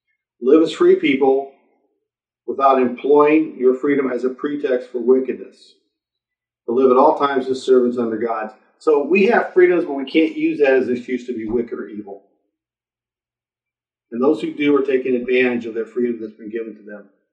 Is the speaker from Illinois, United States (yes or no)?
yes; Springfield, Illinois, United States; I grew up in Lincoln's hometown.